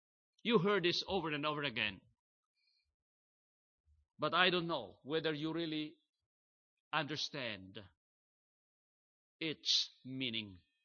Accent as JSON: {"language": "English", "country": "Philippines", "moved": "yes", "lives_now": "Toronto, Canada", "said": "When we came way back 1981 from the Philippines"}